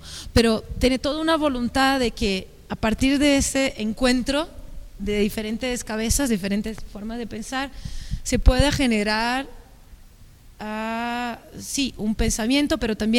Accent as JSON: {"language": "Spanish", "region": "São Paulo", "country": "Brazil", "also_born_or_lived": "Germany", "said": "vengo de São Paulo y ya trabajé en Alemania, en muchas partes, y vengo como con un equipaje internacional"}